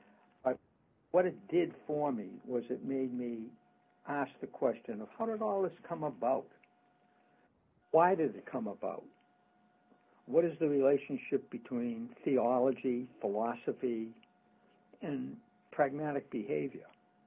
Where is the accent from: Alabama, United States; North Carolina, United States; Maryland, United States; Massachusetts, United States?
Massachusetts, United States; Boston; On planet Earth. I grew up in Boston.